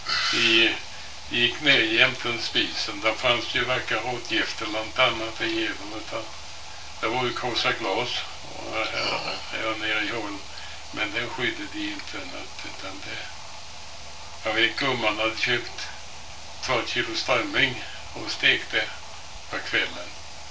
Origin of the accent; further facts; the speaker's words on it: Hommantorp, Sweden; born there; Jag är född i Hommantorp.